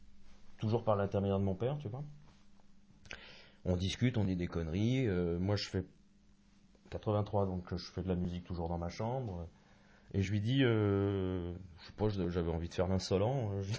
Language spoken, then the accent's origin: French; France; Peut-être parce que je suis français, blanc.